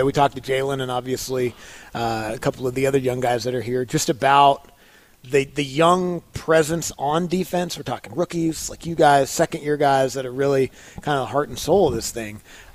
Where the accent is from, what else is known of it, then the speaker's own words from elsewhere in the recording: Seattle, Washington, United States; What was good for us growing up in Seattle was, like, wet pavement is really good for it.